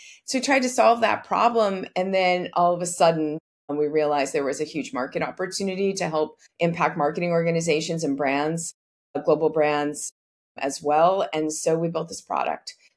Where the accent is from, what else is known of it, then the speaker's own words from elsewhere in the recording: New Hampshire, United States; now in Washington D.C., United States; I grew up in New Hampshire.